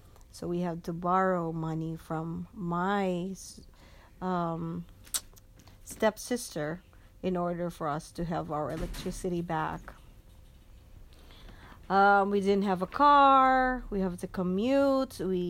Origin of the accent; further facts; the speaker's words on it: Bicol Region, Philippines; I'm from Bicol in the Philippines.